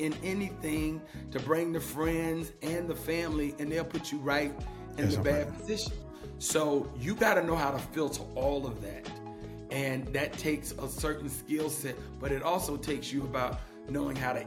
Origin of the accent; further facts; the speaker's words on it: Statesboro, Georgia, United States; now in Atlanta, United States; No, I'm originally from Statesboro, Georgia, which is the low country right outside Savannah, about 45 minutes west of Savannah.